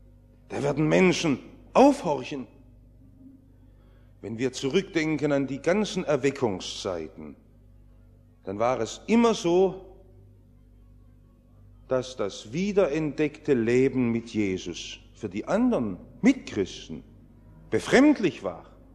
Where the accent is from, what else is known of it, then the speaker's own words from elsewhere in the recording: Stuttgart, Baden-Württemberg, Germany; Ich bin in Stuttgart aufgewachsen, groß geworden und liebe Stuttgart.